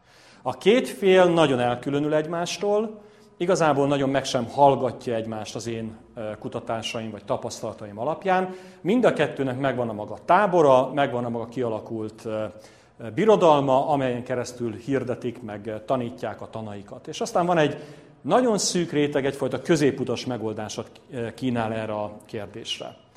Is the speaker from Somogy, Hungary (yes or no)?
no; Debrecen, Hajdú-Bihar, Hungary; now in Budapest, Hungary; én ízig-vérig hajdúsági ember vagyok, Debrecenben születtem és nőttem fel, vagy hát Debrecenhez közel, inkább úgy mondanám, egy kisebb városban, de aztán Debrecenben éltem nagyon hosszú ideig, jelenleg Budapesten élek családommal.